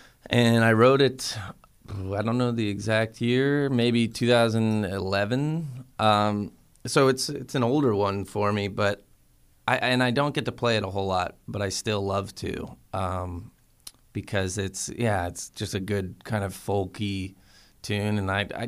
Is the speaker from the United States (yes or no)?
yes; New Hampshire, United States; also born or lived in Reading, Pennsylvania; I grew up mostly in New Hampshire. Born in Reading, Pennsylvania, though. Moved around a few times as a kid.